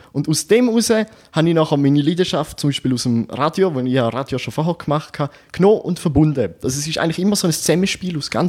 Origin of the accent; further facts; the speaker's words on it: Eastern Switzerland, Switzerland; Sie hat Bandix Ost gewonnen, das ist so ein, bei uns in der Ostschweiz, weißt du?